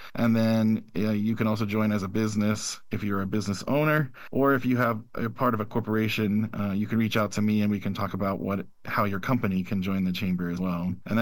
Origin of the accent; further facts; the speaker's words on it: Baltimore, Maryland, United States; also born or lived in South Carolina; now in Houston, United States; No, actually, I grew up in the Baltimore, D.C. area on the East Coast, went to college in South Carolina, lived there for 17 years before transferring here to Houston.